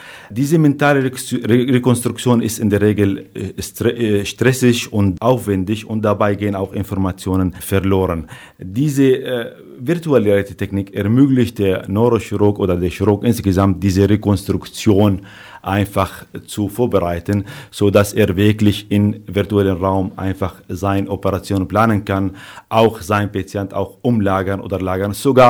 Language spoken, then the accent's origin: German; Syria; now in Germany; Ich bin seit 2008 hier in Barbara Klinik tätig, überhaupt in Deutschland seit 2008. Ich komme ursprünglich aus Syrien